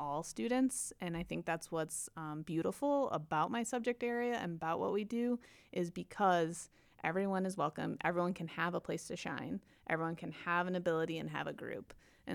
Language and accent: English; Waterman, Illinois, United States; I grew up in Waterman on a grain farm